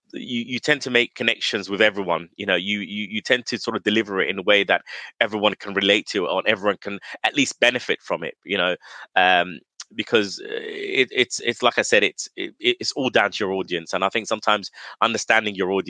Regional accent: London, United Kingdom; So I grew up in London, England, Southeast London, small town, very sort of deprived area, I would say.

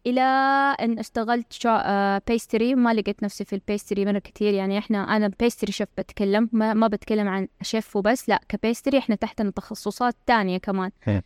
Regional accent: Mecca, Makkah Province, Saudi Arabia; now in Riyadh, Saudi Arabia; طيب انا اول شيء انا من مكه، بداياتي انا ما احسبها ابدا انه من جده، احسبها من مكه

